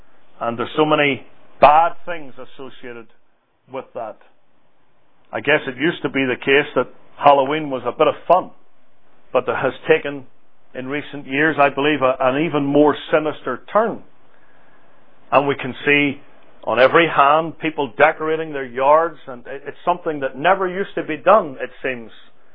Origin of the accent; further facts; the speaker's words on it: United Kingdom; And I say that as a Brit.